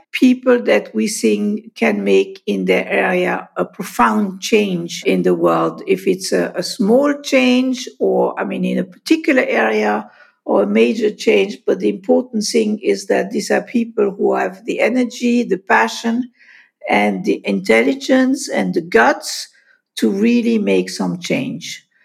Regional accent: Paris, Île-de-France, France; accent: French; English is a second language; also born or lived in Switzerland / Germany / London / Sweden; So I would call myself a European. I am officially Swiss, but I was raised in Paris, hence my French accent, and grew up in several countries and lived in France, in Switzerland, in Germany, in London, and in Sweden

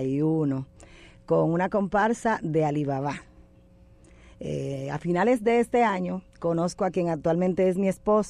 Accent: Distrito Nacional, Dominican Republic; Yo soy del sector de Villa María

